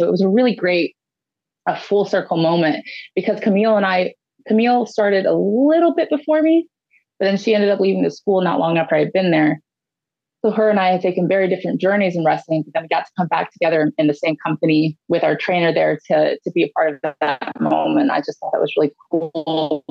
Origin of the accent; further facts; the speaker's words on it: Ohio, United States; wrestle in my home state of Ohio against Britt Baker, which was really cool because my parents were in the audience.